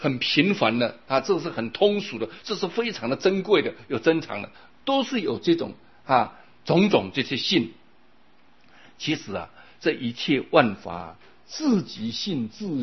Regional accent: China; 我们中国人对这方面蛮有喜欢的，对不对？

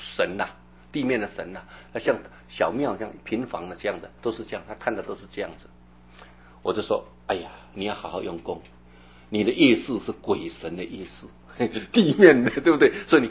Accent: Luodong, Yilan County, Taiwan; 因为我很少回我们的家乡，你看他回到我们罗东去种兰花啊

